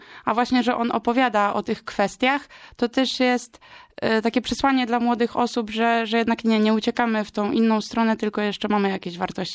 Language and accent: Polish; Gdańsk, Pomeranian Voivodeship, Poland; ja z Gdańska, więc to nie jest problem.